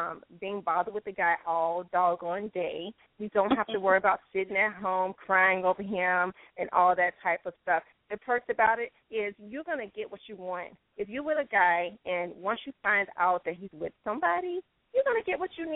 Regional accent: Chicago, Illinois, United States; But I learned quickly because I am from Chicago. So, you know, I'm from the home of pimp gangsters and hustlers.

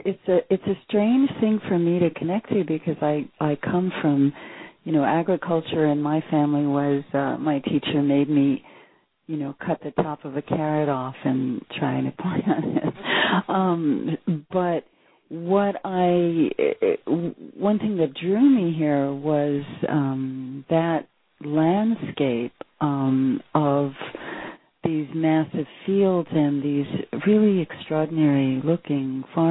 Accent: New York City, New York, United States; It's an interesting thing for me, because I came from New York City, and the idea of owning anything, but, you know, your jeans and your shoes

